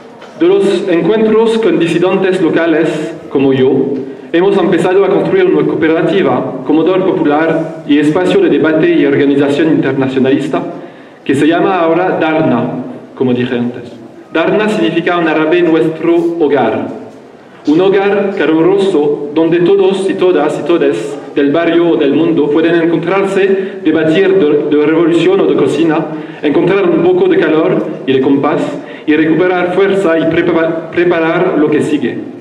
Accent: Île-de-France, France; Spanish is a second language; soy francés, viví toda mi vida en la periferia de París

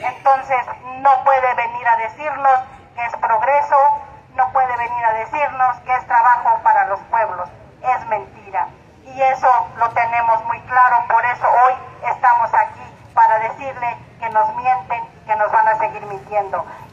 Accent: Santiago Mezquititlán, Querétaro, Mexico; now in Mexico City, Mexico; soy originaria de Santiago Mezquititlán, residente en la Ciudad de México

